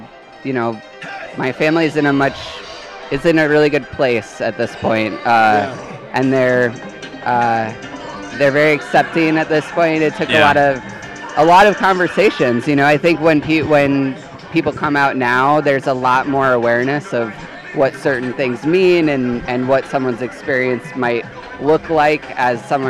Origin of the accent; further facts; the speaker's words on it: Faribault, Minnesota, United States; also born or lived in Northfield; So I grew up in Northfield and Faribault, kind of split my time between both towns. I went to school in Faribault